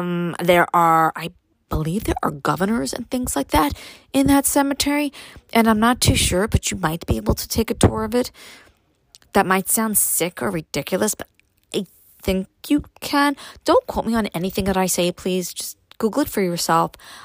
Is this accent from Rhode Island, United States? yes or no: no; Brooklyn, New York, United States; Lots of actresses come from Brooklyn. I come from Brooklyn.